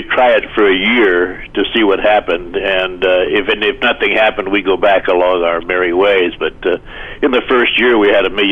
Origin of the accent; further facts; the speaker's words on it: Hawaii, United States; We were listening to … we were listening to … a lot of calypso music and a lot of Hawaiian music.